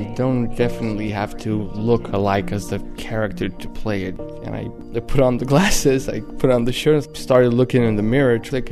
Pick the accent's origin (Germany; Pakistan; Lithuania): Lithuania; Vilnius, Vilnius County; now in Russia; I'm 23, and I'm from Vilnius originally, Lithuania.